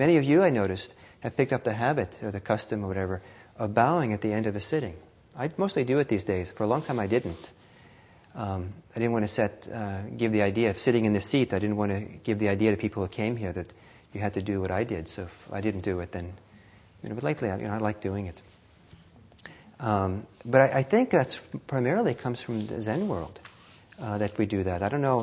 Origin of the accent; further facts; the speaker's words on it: Norway; also born or lived in Italy; it's something I picked up not in Norway where I grew up, but when I grew up in Italy.